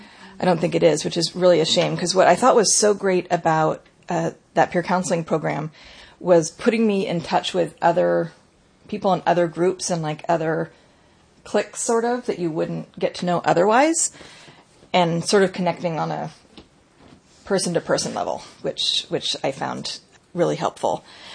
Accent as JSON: {"language": "English", "town": "Carmel Valley", "region": "California", "country": "United States", "tie": "born there", "said": "I was born in Carmel Valley, California. I was actually born at home."}